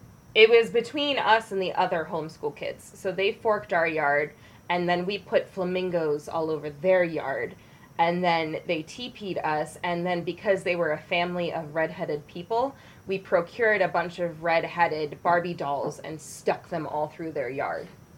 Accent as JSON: {"language": "English", "region": "Pennsylvania", "country": "United States", "tie": "born or raised there", "said": "I did, my entire childhood growing up in Pennsylvania, there is always this idea of Devil's Night and the witching hour and how, like, there was a portal to hell in York."}